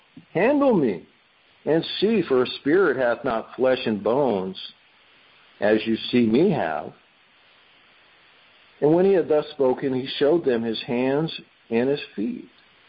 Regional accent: Illinois, United States; You know, I grew up in Illinois. There were right on the Mississippi River

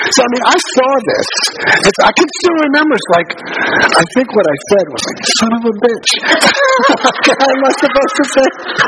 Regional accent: Brooklyn, New York, United States; I grew up in Bay Ridge, Brooklyn, and profanity was just part of the language there. And that's just what I grew up with.

